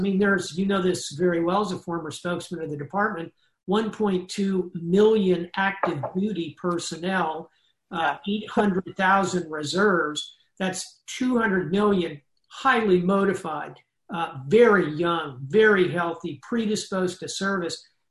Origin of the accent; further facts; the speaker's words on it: Florida, United States; We're actually from Florida.